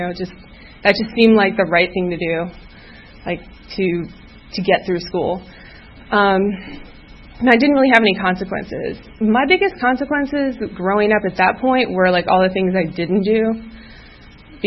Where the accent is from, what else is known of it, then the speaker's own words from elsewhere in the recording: Atlanta, Georgia, United States; And basically, you know, I'm from Atlanta. I am an only child of parents who are still married and who are great.